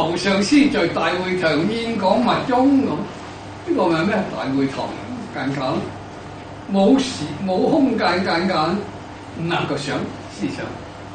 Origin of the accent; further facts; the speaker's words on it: China; 所以中文有陣時咧，我哋中國人實在就好愛國嘅